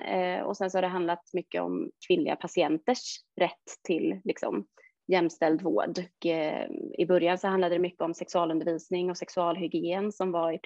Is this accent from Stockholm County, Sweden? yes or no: yes; Stockholm, Stockholm County, Sweden; moved away as an adult; also born or lived in Uppsala; now in Eksjö, Sweden; Jag är ursprungligen från Stockholm. Pluggade i Uppsala. Efter examen så jobbade jag 1,5 år i Uppsala innan jag flyttade hit.